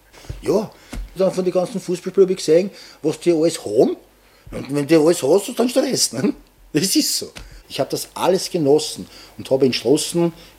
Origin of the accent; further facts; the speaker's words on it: Vienna, Austria; Ich liebe Wien. Wirklich. Ich bin ein richtiger Wiener. Ich kann meine Sprache nicht ablegen. Ich kann nicht anders sprechen. Ich habe das so gelernt. Ich will nicht anders reden.